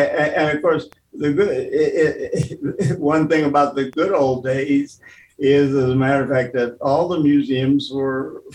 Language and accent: English; Chicago, Illinois, United States; Well, I was born in Chicago. Actually, my family, my parents, I'm the first of two children. My parents were living in the Woodlawn area at the time, 1935, and so I was born there. Later on, my family moved to the Englewood neighborhood, where I spent most of my growing years.